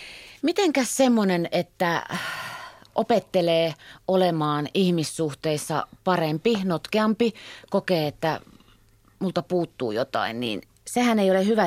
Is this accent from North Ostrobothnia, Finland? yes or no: no; Central Ostrobothnia, Finland; Mä oon itse Keski-Pohjanmaalta kotosi ja muutin tuonne Savon suuntaan